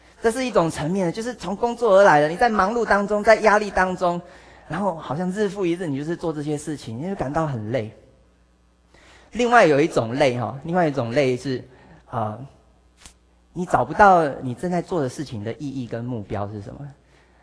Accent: Hualien, Hualien County, Taiwan; 就想要回去我的家乡，就是花莲，

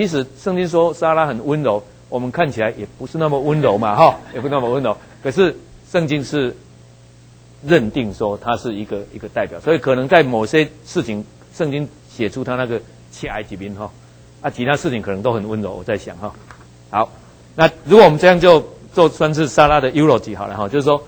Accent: Taiwan; 我是台湾人，咱的诗啦，我们的诗很少用这样，因为我们常常是用韵

